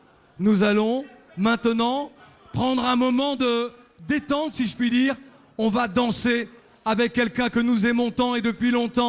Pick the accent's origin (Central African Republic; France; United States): Central African Republic; comme je suis centrafricain, c'est écrit sur mon t-shirt